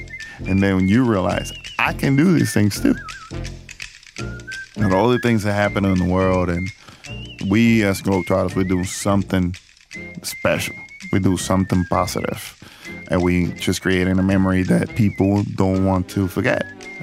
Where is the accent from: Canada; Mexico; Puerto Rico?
Puerto Rico; a professional coach that I knew growing up in Puerto Rico